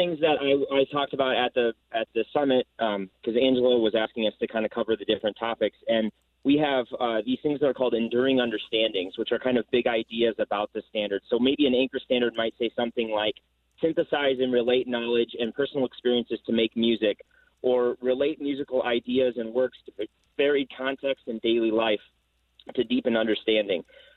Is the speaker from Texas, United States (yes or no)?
no; Lake Mills, Wisconsin, United States; when I moved up to Lake Mills, which is my hometown, actually, I'm teaching in my hometown.